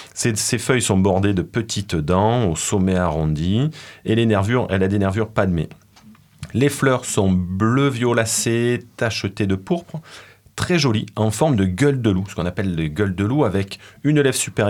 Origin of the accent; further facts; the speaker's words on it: Provence-Alpes-Côte d'Azur, France; les amandes de Provence, mon pays d'origine.